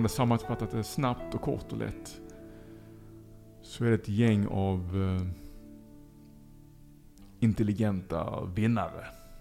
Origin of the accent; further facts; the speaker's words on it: Lund, Skåne, Sweden; born there; Jag är så tacksam över att jag är född i Lund.